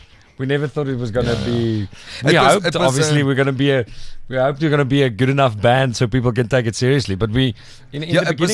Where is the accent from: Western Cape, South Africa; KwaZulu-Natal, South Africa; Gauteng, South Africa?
Western Cape, South Africa; Cape Town; but we're from Cape Town.